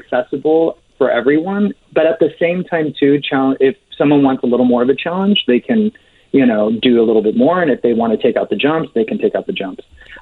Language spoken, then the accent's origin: English; Phoenix, Arizona, United States; now in New York City, United States; I'm from Phoenix, Arizona, so I had no clue what winters were until I moved to New York.